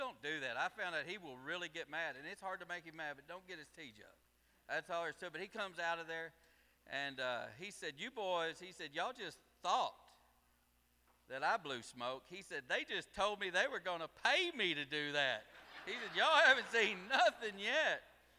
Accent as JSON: {"language": "English", "region": "Arkansas", "country": "United States", "tie": "born or raised there", "said": "I'm from Arkansas. I grew up duck hunting."}